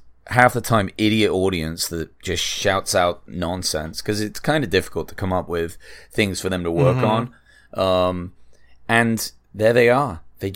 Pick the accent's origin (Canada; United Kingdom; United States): United Kingdom; England; I'm from England.